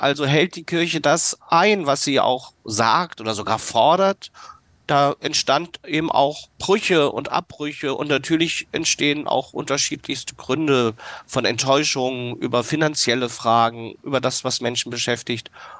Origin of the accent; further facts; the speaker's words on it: Kassel, Hesse, Germany; weil ich bin Städter, ich komme aus Kassel, kenne, glaube ich, gebürtig eben wirklich dörfliche Strukturen eigentlich gar nicht